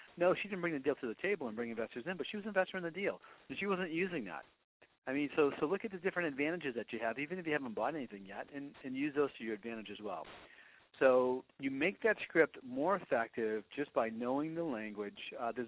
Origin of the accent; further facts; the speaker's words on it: Boston, Massachusetts, United States; I never mentioned on the phone that I was from Boston unless they could figure it out from my accent.